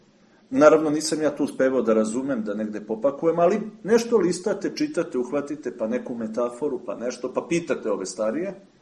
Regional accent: Šumadija, Serbia; accent: Donja Jasenica; kako se kaže kod nas, ja se već prebacio na naš akcenat tu iz Donje Jasenice

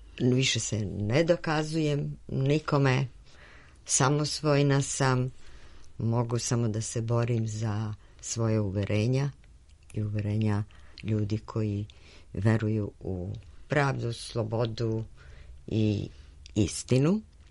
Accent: Kruševac, Rasina District, Serbia; also born or lived in Skopje; now in Belgrade, Serbia; Ja sam rođena u Skoplju, odrasla sam i duhovno i fizički u Kruševcu, to je Lazarev grad sa tradicijom srednjevekovnom i slobodarskom, i u Beogradu živim već 50 godina.

